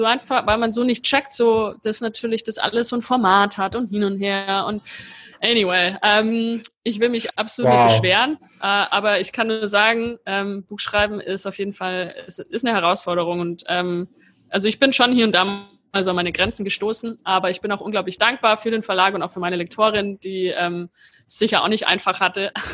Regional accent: Bavaria, Germany; ich komme halt aus Bayern

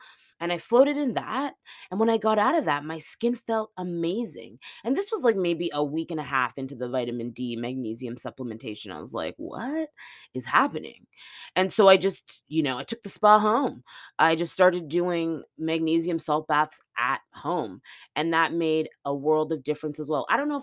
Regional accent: Edmonton, Alberta, Canada; born there; now in Toronto, Canada; I live in Toronto, but I was born in Edmonton. It is one of the northernmost metropolitan cities in the world.

